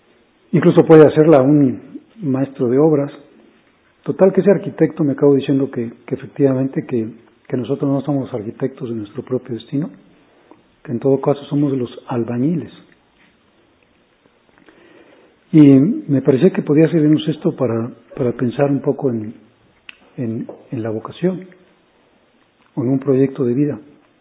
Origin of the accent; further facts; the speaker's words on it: Mexico; Y pues no me gustó ser mexicano, me la paso mal siendo mexicano.